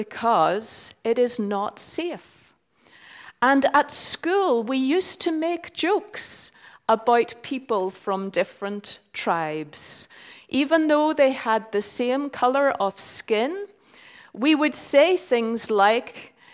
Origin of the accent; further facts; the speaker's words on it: Ireland; The town where I grew up in Ireland was 50% one tribe and 50% another tribe.